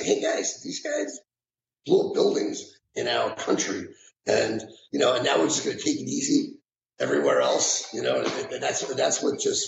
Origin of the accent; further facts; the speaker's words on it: Long Island, New York, United States; I'm from Long Island, or wherever I go anywhere, they say, where are you from? I'm from New York, you know, and New York City's fine.